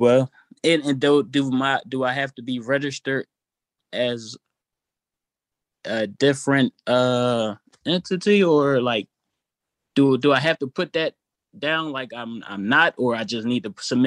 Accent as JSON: {"language": "English", "town": "Philadelphia", "region": "Pennsylvania", "country": "United States", "said": "I'm from Philly too"}